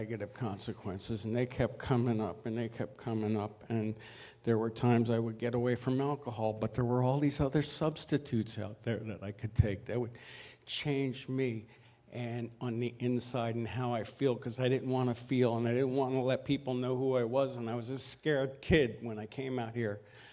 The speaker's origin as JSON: {"language": "English", "region": "New Jersey", "country": "United States", "tie": "born or raised there", "said": "I was born into an alcoholic home. Wasn't the worst of homes, just was an alcoholic home. And I was raised as a surfer in New Jersey."}